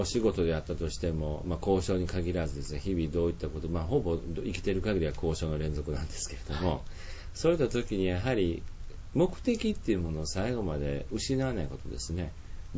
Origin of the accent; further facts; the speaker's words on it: Kansai, Japan; まあ、私関西人だから言うわけじゃないんですけれども